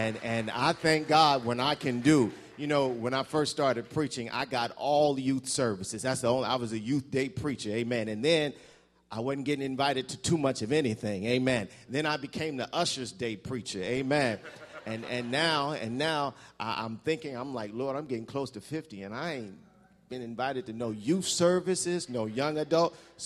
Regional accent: East Orange, New Jersey, United States; I'm from East Orange

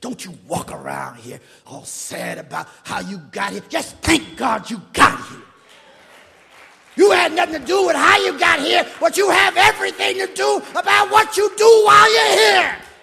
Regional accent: Emmons, South Carolina, United States; I told the story this morning about growing up in South Carolina. Poor boy. My grandfather was a sharecropper, went to school in segregated South Carolina.

